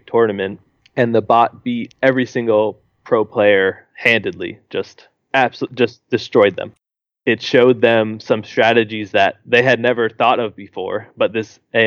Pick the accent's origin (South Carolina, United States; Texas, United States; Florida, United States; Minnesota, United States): Florida, United States; moved away as an adult; also born or lived in Boston; now in New Zealand; No, I'm not. I grew up in South Florida, and then I did my undergraduate degree at Boston University in neuroscience, and then worked there for a little while longer, and then came over here to do my PhD.